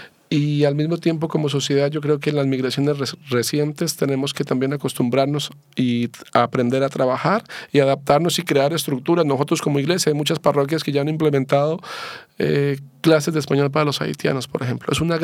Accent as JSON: {"language": "Spanish", "country": "Chile", "said": "Como sociedad chilena, el mayor desafío es sensibilizarnos"}